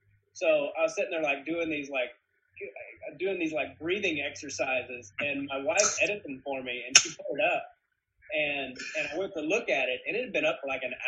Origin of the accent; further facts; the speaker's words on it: Kansas, United States; also born or lived in Arkansas; I'm from Arkansas. I grew up in Kansas.